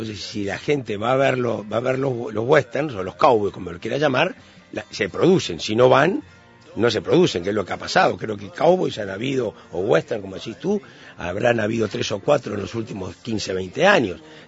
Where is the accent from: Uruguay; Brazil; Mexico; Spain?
Uruguay